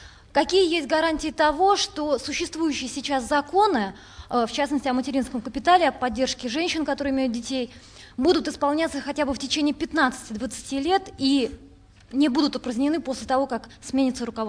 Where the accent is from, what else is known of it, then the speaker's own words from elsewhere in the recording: Kaluga, Kaluga Oblast, Russia; я из Калуги, работаю на областной телерадиокомпании.